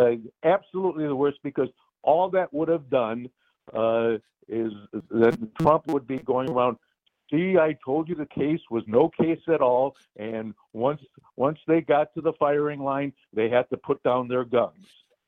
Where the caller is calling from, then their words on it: Glendale, United States; I'm calling from Glendale.